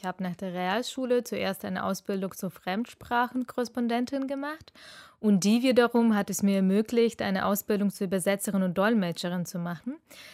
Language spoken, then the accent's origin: German; Kyiv, Ukraine; first language ru; German is a second language; now in Germany; Genau, also Russisch ist meine Muttersprache. Ukrainisch spreche ich zwar auch. Ich war auch auf einer ukrainischen Schule in Kiew.